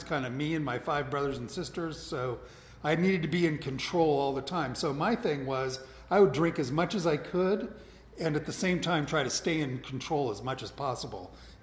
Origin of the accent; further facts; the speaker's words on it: Los Angeles, California, United States; I was born and raised in Los Angeles.